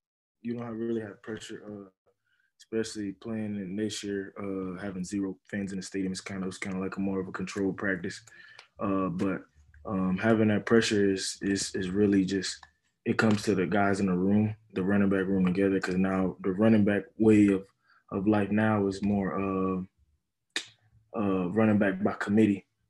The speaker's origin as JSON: {"language": "English", "town": "Indianapolis", "region": "Indiana", "country": "United States", "tie": "born or raised there", "said": "if it'd be really cool if I got drafted to the Colts where that's my hometown. So, I mean, really get to be from Indianapolis and play for the Indianapolis Colts would be a dream come true."}